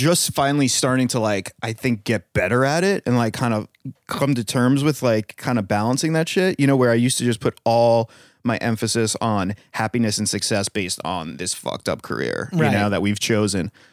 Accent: East Meadow, New York, United States; I mean, so I grew up in East Meadow.

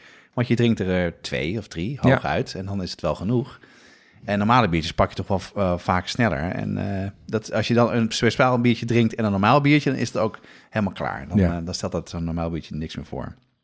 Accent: Amsterdam, North Holland, Netherlands; Ik ben opgegroeid op de Nieuwmarkt in Amsterdam.

